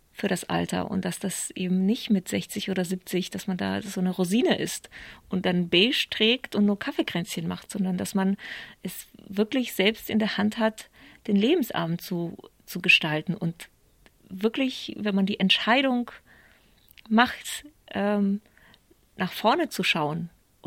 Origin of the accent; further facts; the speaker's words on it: Poland; ich bin in Polen geboren und aufgewachsen. Also ich bin sehr Ost und West und jetzt wieder Ost. Also mir ist Ost und West gut vertraut.